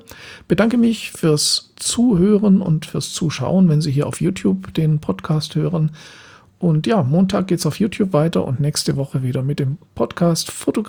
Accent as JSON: {"language": "German", "region": "Southern Germany", "country": "Germany", "lives_now": "Berlin, Germany", "said": "nach einer Zeit von 2 Jahren hier in Berlin, wo ich hauptsächlich von Aufträgen aus dem Süden Deutschlands, wo ich herkomme, gelebt habe"}